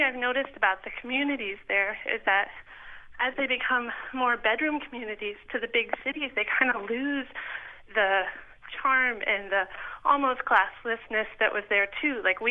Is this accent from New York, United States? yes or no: yes; South Glens Falls, New York, United States; also born or lived in Maine; I just wanted to say that I was born in Maine and spent my formative years in South Glens Falls, New York, not too far away from Gloversville.